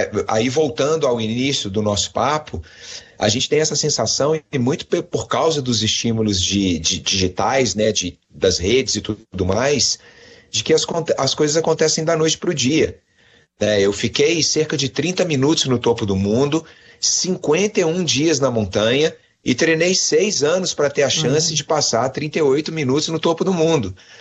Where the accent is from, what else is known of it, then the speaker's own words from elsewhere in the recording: Minas Gerais, Brazil; Eu gosto do ambiente, não vou, como bom mineiro, não vou esconder isso do oceano.